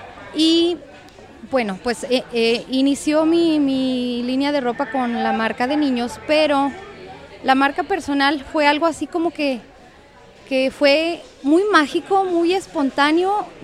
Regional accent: Chihuahua, Mexico; yo soy originaria de Chihuahua. Oh, residiendo órale. Aquí en El Paso, en Ciudad Juárez.

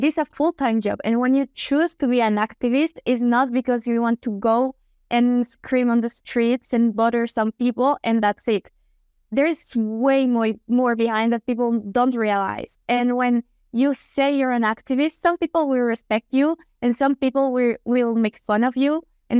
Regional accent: Colombia; English is a second language; now in Switzerland; I am from Colombia, but I live in Switzerland, so I have been in both sides

